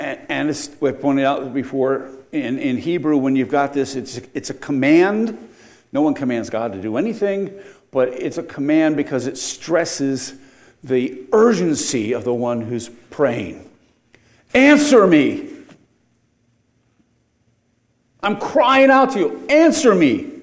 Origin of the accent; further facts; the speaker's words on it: Pennsylvania, United States; I grew up in Pennsylvania, as you all know